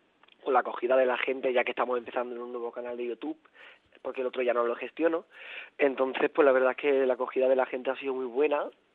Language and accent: Spanish; Sabadell, Catalonia, Spain; No, yo soy de Sabadell, Barcelona.